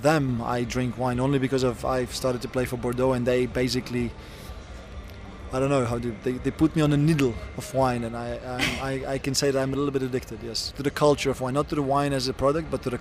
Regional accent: Ukraine; I come from Ukraine with zero support

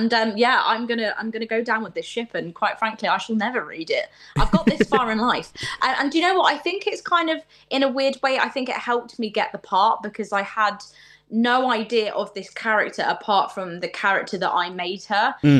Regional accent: United Kingdom; So I'm kind of very thankful that I'm British in that sense.

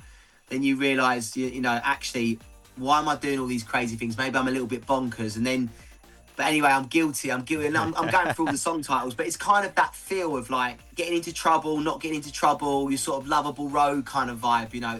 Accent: Chelmsford, East of England, United Kingdom; also born or lived in Witham; I'm a lad from Essex, from Witham. You know, spent most of my youth in Chelmsford. And, you know, I was 25 when this all kickstarted for me.

